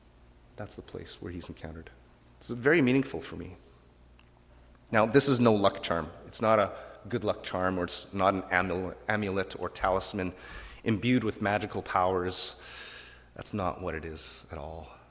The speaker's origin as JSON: {"language": "English", "town": "Calgary", "region": "Alberta", "country": "Canada", "said": "Who's Edmonton? I'm from Calgary. Why would I even consider Edmonton?"}